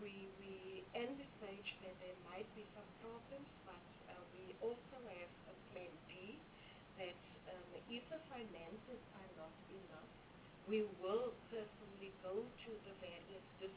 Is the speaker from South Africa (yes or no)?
yes; Eastern Cape, South Africa; my hometown, Eastern Cape